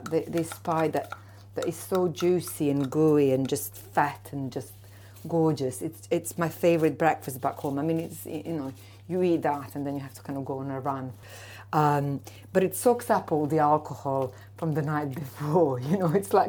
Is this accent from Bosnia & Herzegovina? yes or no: yes; Sarajevo, Bosnia & Herzegovina; English is a second language; now in United Kingdom; I come from Sarajevo, from Bosnia, well, Yugoslavia. I kind of still identify myself as Yugoslav.